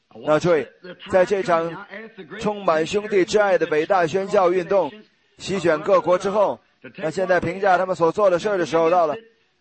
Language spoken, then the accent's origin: Chinese; United States; 我说，我是美国人。